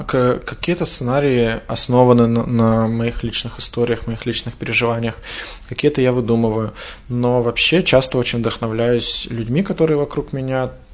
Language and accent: Russian; Nevyansk, Sverdlovsk Oblast, Russia; also born or lived in Kirovgrad; потому что я вырос в маленьком городе. Я сам родился в Кировграде, потом переехал в Невьянск. Это городки Свердловской области по 28, там, по 30 тысяч максимум.